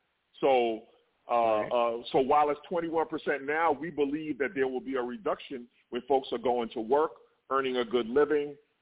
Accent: Brooklyn, New York, United States; and I chose Brooklyn because I'm from Brooklyn. I want to see Brooklyn win.

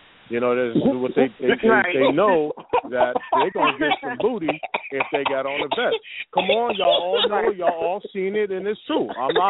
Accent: New York, United States; You know, of course, I'm from New York, but I fly up there.

